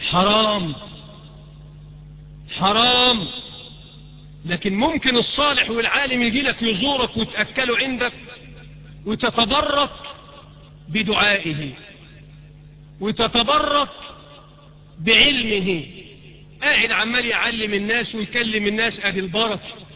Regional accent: Egypt; اللهم اجعل بلدنا مصر بلد أمن وأمان ورخاء واستقرار

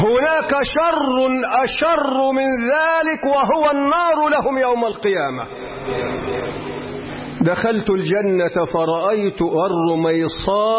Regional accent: Egypt; اللهم اجعل بلدنا مصر بلد أمن وأمان ورخاء واستقرار.

